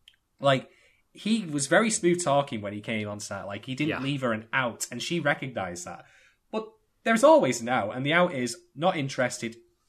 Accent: United Kingdom; I am, and I'm a Brit, so make of that what you will, folks.

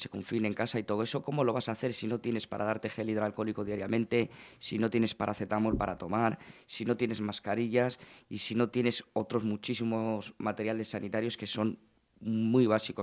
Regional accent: Western Sahara; la mayoría somos jóvenes saharauis

